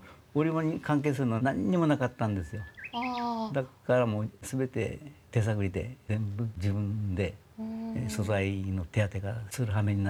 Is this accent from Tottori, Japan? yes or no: no; Okinawa, Japan; born there; now in Aya, Japan; 生まれは沖縄なんですよ。